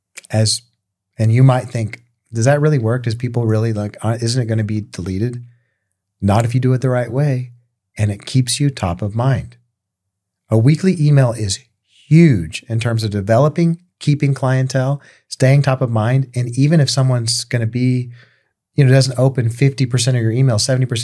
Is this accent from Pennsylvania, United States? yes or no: no; Sherman, Texas, United States; Like in my hometown in Sherman, Texas, they do like a summer concert series.